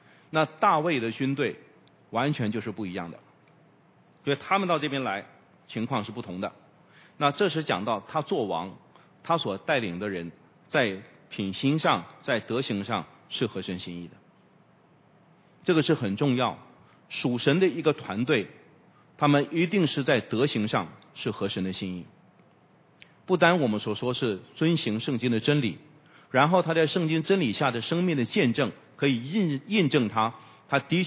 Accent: Heilongjiang, China; 这是我是黑龙江来的

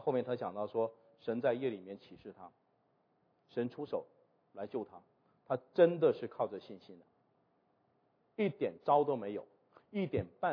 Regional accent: China; 我们中国人经常流行叫做人的尽头神的开头啊

